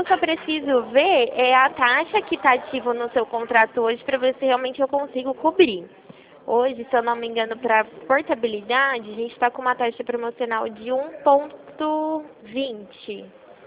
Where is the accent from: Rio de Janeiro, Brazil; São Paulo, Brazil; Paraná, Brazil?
São Paulo, Brazil; Rio Claro; De Rio Claro.